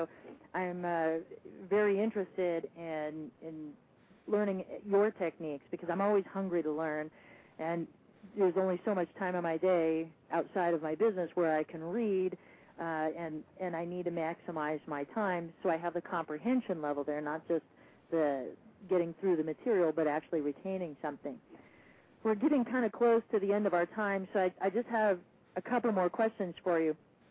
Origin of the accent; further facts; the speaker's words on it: Arizona, United States; You know, I grew up here in Arizona, and I was really fortunate to be in a public school system that recognized gifted kids.